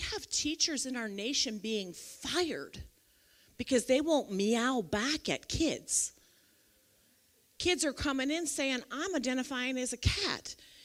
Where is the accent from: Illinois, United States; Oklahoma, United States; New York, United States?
Illinois, United States; My sister, I just went to Chicago. I'm from Illinois, and I went to Chicago because my niece got married